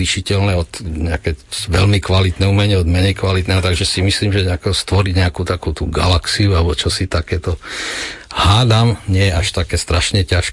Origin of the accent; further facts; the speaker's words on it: Michalovce, Košice Region, Slovakia; Tak ja pochádzam od Michaloviec